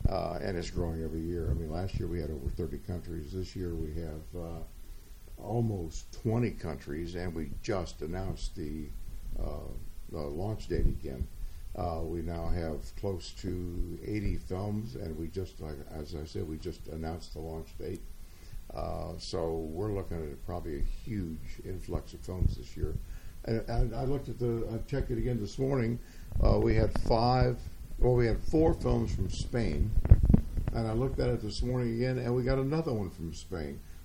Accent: Louisville, Kentucky, United States; And he would always say to me … because he knew I was from Louisville

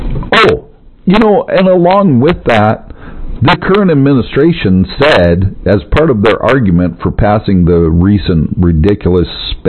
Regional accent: the West, United States; You know, I grew up in the West. We don't really have coal out here.

